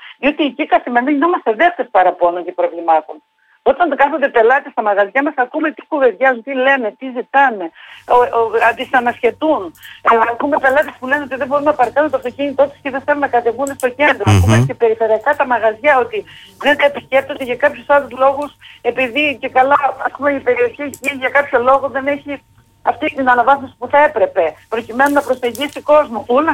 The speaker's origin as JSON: {"language": "Greek", "town": "Heraklion", "region": "Crete", "country": "Greece", "said": "Δεν θέλω η πόλη μου να είναι κάτι ξεχωριστό. Να είναι ένα προορισμό από αυτό που σα είπα προηγουμένω, που και οι ντόπιοι αλλά και οι τουρίστε θα λένε πάμε στο Ηράκλειο"}